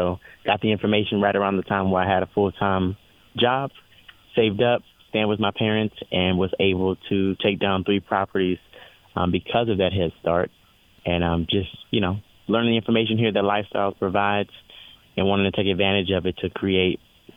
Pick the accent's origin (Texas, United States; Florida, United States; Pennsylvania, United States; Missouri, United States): Texas, United States; Houston; I'm born and raised in Houston, Texas. Been here all my life. I'm 29 years old.